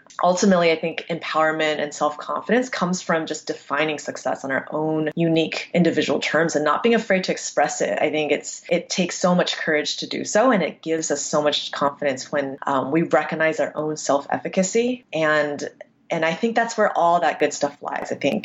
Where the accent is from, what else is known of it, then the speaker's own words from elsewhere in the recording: United States; I am Taiwanese American.